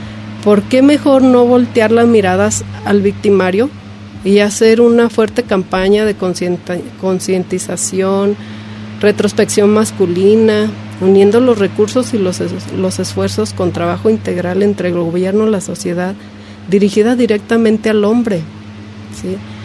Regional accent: Mexico; Como responsable, como patriota, como mexicano, podemos estar contribuyendo para que bajen estos niveles.

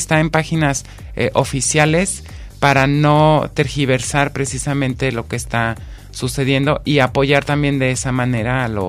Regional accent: Mexico; Y que como mexicanos les damos mucho esas marcas, ¿no?

